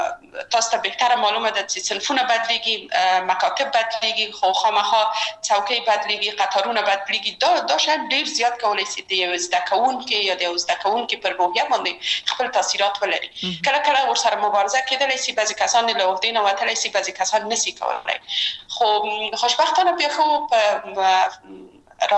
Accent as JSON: {"language": "Pashto", "region": "Kabul", "country": "Afghanistan", "tie": "born or raised there"}